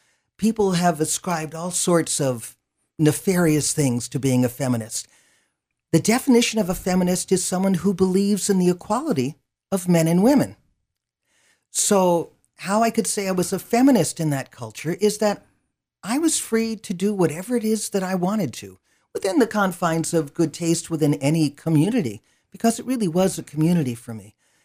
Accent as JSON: {"language": "English", "region": "California", "country": "United States", "tie": "born or raised there", "said": "I grew up in California, so it's like year-round summer."}